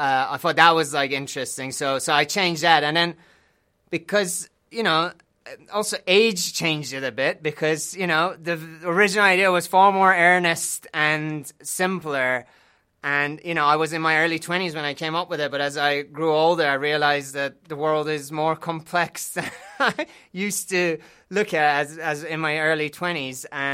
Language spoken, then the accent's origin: English; Iran; Also, growing up in Iran, this is something I was like talking to a friend of mine.